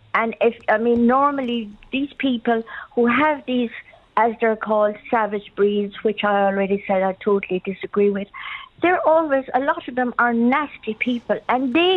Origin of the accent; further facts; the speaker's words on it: Munster, Ireland; I grew up in County Clare in Cracklow with dogs.